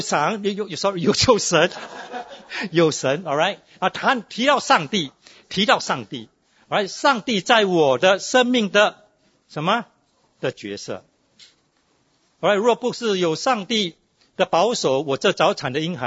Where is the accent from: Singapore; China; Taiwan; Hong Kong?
Singapore; born there; 我是1966年在新加坡出生。